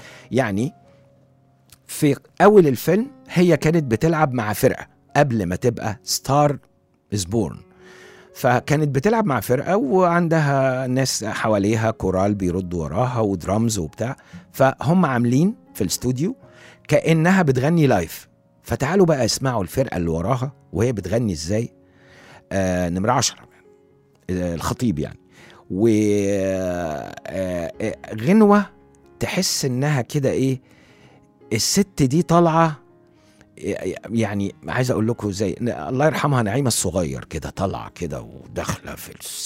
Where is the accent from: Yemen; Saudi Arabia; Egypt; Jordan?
Egypt; انت مالك انت احنا مصريين انا عايز متر